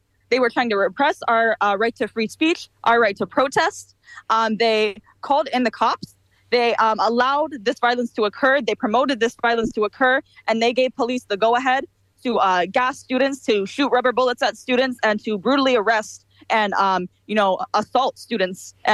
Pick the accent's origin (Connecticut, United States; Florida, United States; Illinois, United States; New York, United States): Florida, United States; Tampa; Yeah, so I grew up in Tampa. I've lived in Tampa for about 13 years now. So I consider myself a Tampa local. I'm not Palestinian.